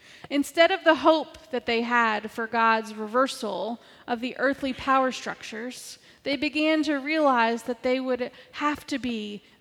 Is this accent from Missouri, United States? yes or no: no; Virginia, United States; I grew up on the Rappahannock River.